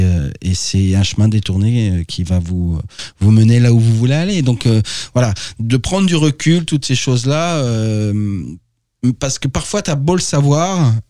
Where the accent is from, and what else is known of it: Hauts-de-France, France